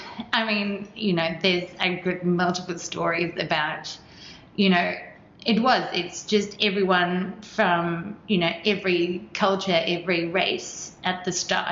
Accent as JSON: {"language": "English", "country": "South Africa", "tie": "born or raised there", "said": "growing up in South Africa in the 90s, there was sanctions, so we didn't have, you know, access to live music concerts."}